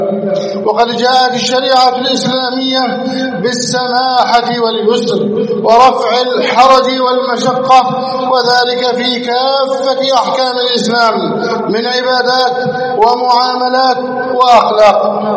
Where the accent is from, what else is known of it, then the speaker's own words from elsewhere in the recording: Egypt; اللهم احفظ بلدنا مصر، اللهم احفظ مصرنا، اللهم احفظ مصرنا